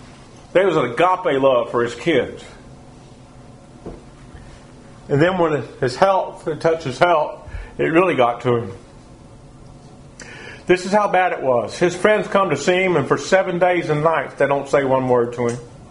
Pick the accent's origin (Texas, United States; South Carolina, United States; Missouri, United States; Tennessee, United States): Texas, United States; Man, I'm from Texas. I can handle it.